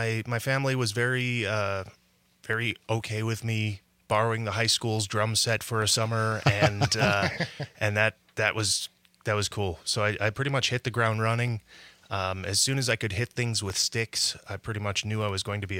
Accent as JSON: {"language": "English", "region": "Wisconsin", "country": "United States", "tie": "born or raised there", "said": "I grew up in Door County, and that's very, you know, artsy."}